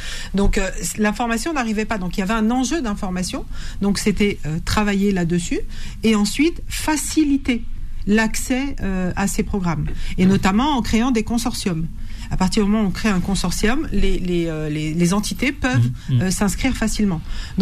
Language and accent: French; Aulnay-sous-Bois, Île-de-France, France; moi j'ai grandi à Aulnay 3000.